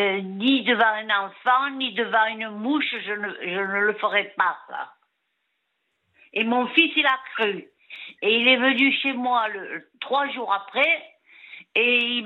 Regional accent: France; Nous, on est français, nous.

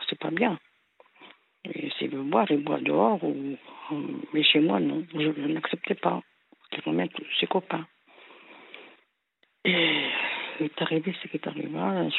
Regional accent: Kabylie, Algeria; now in France; parce que nous, on est de la Kabylie, hein, de la grande Kabylie.

